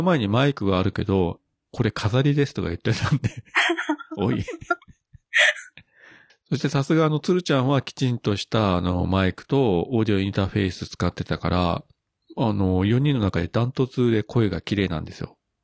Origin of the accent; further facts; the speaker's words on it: Fukuoka, Japan; 地元福岡にいらっしゃるというのはね、